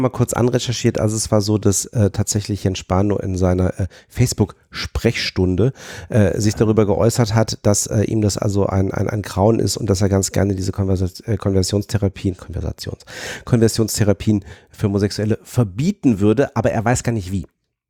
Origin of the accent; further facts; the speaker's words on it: Fulda, Hesse, Germany; born there; also ich bin ja gebürtig aus Fulda, insofern waren so meine ersten Weinerfahrungen.